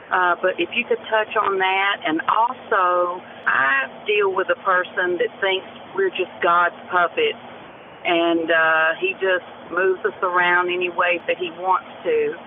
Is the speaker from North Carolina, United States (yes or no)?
yes; Charlotte, North Carolina, United States; I'm from Charlotte, North Carolina.